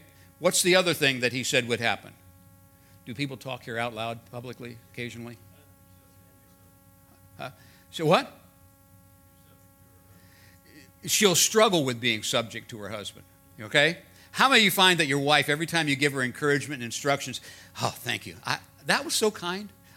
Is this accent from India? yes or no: yes; India; I grew up in India. I have a much wider dietary enthusiasm than they do.